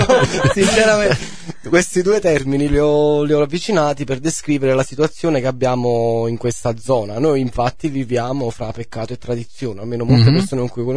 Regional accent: Campania, Italy; perché io sono campano

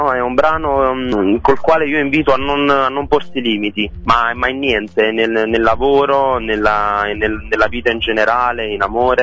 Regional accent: Rutino, Campania, Italy; io ci tengo a dire che sono cilentano

